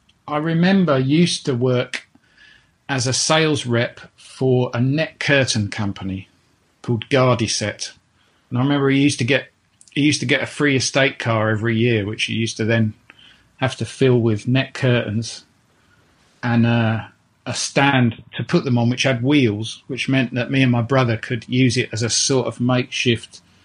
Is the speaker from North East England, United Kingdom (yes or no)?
no; Bromley, London, United Kingdom; also born or lived in Chiswick; In terms of, yeah, where I spent my childhood, it was actually in Bromley in Kent.